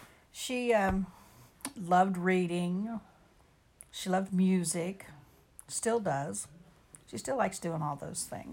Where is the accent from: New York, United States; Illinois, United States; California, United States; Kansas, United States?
Kansas, United States; Wellington; In Wellington, Kansas, about 50 miles south of Wichita. I was raised on a farm. My dad and his parents and his family were all farmers. And so that's where I grew up, was on the farm.